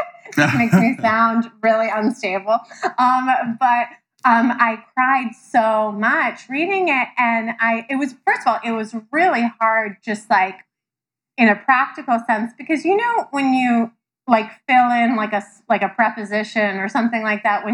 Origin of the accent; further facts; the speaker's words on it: Ithaca, New York, United States; I grew up in Ithaca in upstate New York, and people always say, "Oh, you're from Ithaca. Why didn't you go to Cornell?" I'm from Ithaca, and I love Ithaca